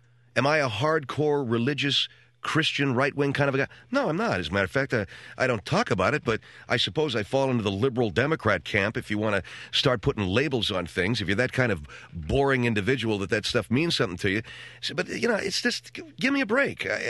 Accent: Los Angeles, California, United States; I was raised in the Catholic system in L.A. I went to a Catholic high school in Pasadena. I went to a Catholic elementary school in Arcadia.

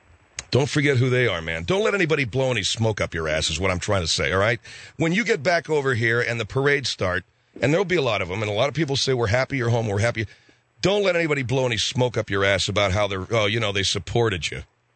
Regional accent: Arcadia, California, United States; the Phil Hendry Show will be on the road in my hometown of Arcadia, California.

